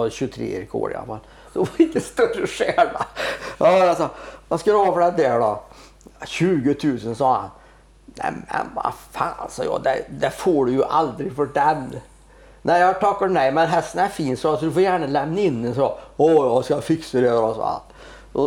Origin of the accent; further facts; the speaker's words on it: Värmland, Sweden; jag är för mycket värmlänning och jag rör inte på mig, jag trivs så bra det jag är. Och har varit så många år så att jag blir kvar här nu.